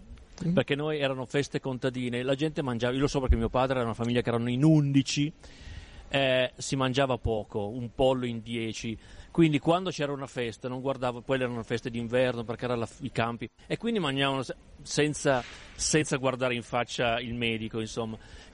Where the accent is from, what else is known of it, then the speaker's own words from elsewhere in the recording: Piedmont, Italy; Io poi sono piemontese, anche noi non è che scherziamo.